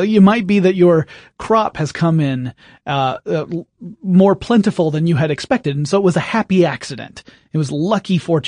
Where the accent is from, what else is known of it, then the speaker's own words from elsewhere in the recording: England, United Kingdom; I however, of course, being English, think it's just lucky to be happy.